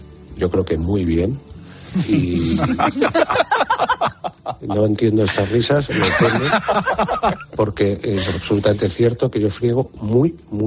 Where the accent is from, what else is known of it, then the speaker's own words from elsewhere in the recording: Spain; cómo somos los españoles